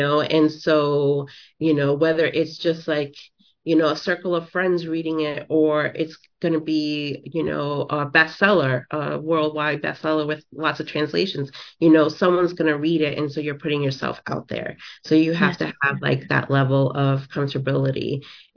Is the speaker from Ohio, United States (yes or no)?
no; New York City, New York, United States; Alhamdulillah, I grew up in New York City that was very diverse, with faiths.